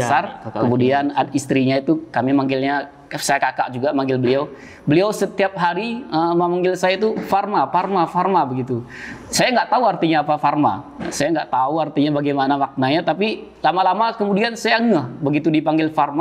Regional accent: Alur Langsat, Aceh, Indonesia; Saya asalnya dari Alur Langsat. Ya, Alur Langsat, Kecamatan Tano Alas

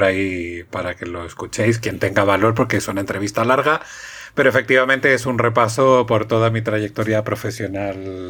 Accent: Chile; born there; yo nací en Chile tal, y se queda así como, eres chileno.

